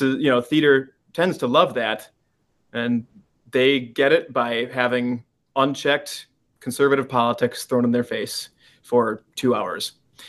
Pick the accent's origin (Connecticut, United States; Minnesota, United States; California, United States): Minnesota, United States; Mankato; growing up in Mankato, that was kind of just my taste of what theater was.